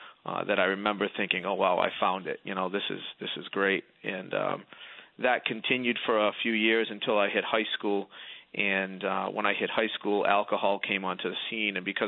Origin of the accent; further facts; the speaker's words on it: New Bedford, Massachusetts, United States; accent: Boston; So I am from a town called New Bedford, Massachusetts. And it's just south of Boston, about 45, 50 miles. I'm sure you can tell by the accent that I'm close to that area.